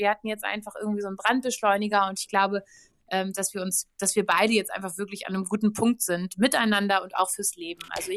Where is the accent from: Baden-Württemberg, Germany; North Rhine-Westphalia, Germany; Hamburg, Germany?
Hamburg, Germany; also born or lived in Switzerland / Berlin; Ich bin dann irgendwie aus der Schweiz nach Berlin gekommen und habe dann erstmal da dann Stück für Stück mein neues Leben aufgebaut. Heute ist mein Zuhause wieder in Hamburg, in der Heimatstadt also aus der Stadt, aus der ich komme.